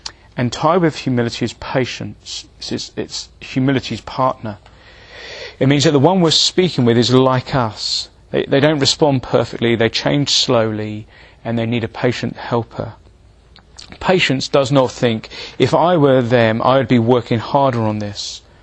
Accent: United Kingdom; it's impolite to talk about sin, particularly even more so as British people.

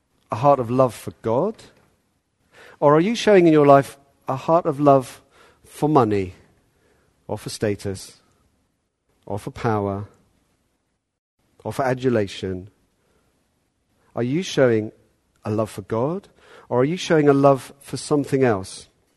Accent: United Kingdom; I couldn't think of a softer way of putting that. Being British, I kind of wanted to.

